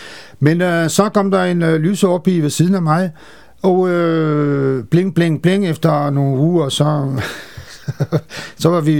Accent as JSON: {"language": "Danish", "country": "France", "moved": "yes", "lives_now": "Denmark", "said": "jeg er ikke dansker, og stadigvæk ikke dansker, jeg er franskmand, Men jeg har boet i Danmark i 42 år"}